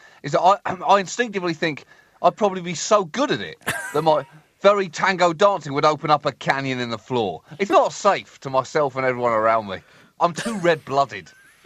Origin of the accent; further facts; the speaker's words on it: United Kingdom; Being British is like being a racehorse at the end of a long career.